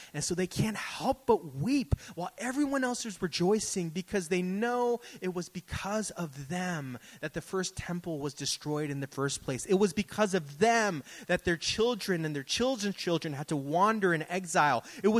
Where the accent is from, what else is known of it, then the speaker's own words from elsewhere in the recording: Daly City, California, United States; But you see, I grew up in Daly City, okay?